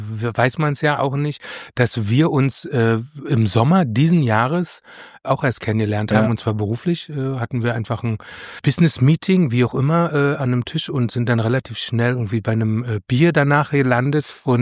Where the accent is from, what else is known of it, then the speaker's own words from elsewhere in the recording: Berlin, Germany; ich bin in Marzahn groß geworden, und zwar nicht in einer Plattenbauwohnung